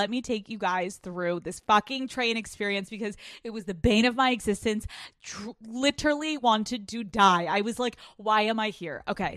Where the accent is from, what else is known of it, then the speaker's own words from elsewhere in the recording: Pennsylvania, United States; Growing up on the East Coast, I was constantly getting on trains to go into New York City, to go to Boston. There's Amtrak, there's New Jersey Transit. Like, I was constantly on trains. Every time I wanted to go into New York City from Pennsylvania with my family